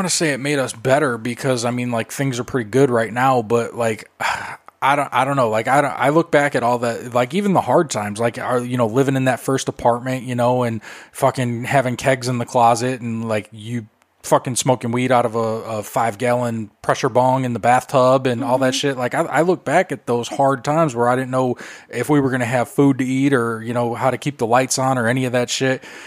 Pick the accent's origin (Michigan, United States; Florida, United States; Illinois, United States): Illinois, United States; Chicago; Well, growing up in Chicago, too, that area is very blue-collar.